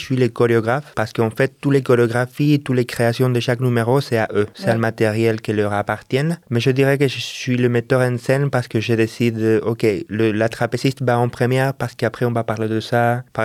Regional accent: Argentina; French is a second language; moi, en tant qu'Argentin, je viens d'Argentine

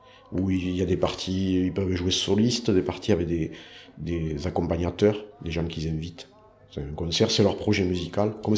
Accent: Occitanie, France; quand je vais revenir chez moi dans le Lot

